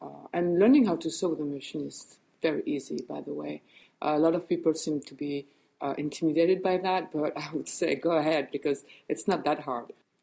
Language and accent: English; Brittany, France; also born or lived in Paris; now in New York City, United States; Well, I was born in Paris, and I grew up in Brittany. My father is from Brittany, so the early years of my life, I was in Brittany, and then I left Brittany to New York City